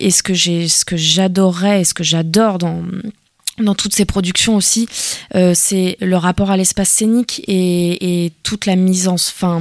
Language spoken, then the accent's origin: French; Île-de-France, France; parce que j'ai grandi en région parisienne, mais je suis originaire de la région de Saint-Malo.